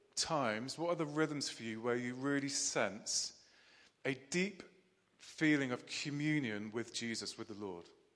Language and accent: English; United Kingdom; I'm still being British about it.